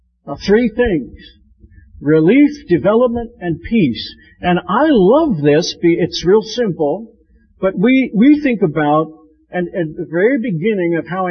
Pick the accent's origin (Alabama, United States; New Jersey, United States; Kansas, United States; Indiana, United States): Kansas, United States; Hesston; Well, so I grew up in Heston, Kansas, and my wife Julie grew up here in Lancaster County